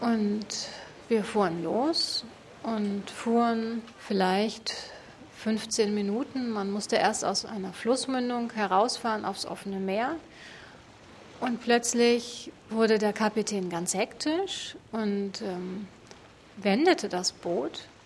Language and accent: German; Münster, North Rhine-Westphalia, Germany; ich komme aus Münster-Gremmendorf und ich bin Journalistin von Beruf.